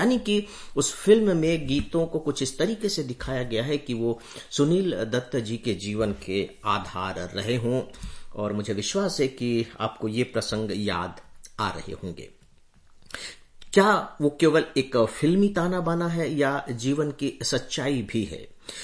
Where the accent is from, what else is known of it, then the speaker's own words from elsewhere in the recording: Chandrameda, Chhattisgarh, India; जो मेरा गांव उबी छत्तीसगढ़ का बहुत पिछड़ा हुआ जिला सरगुजा, जिसका हेडक्वार्टर अंबिकापुर है और उसका उससे भी हेडक्वार्टर से भी लगभग 50-55 किलोमीटर दूर गांव जिसका नाम प्यारा सा चंद्रमेढ़ा है।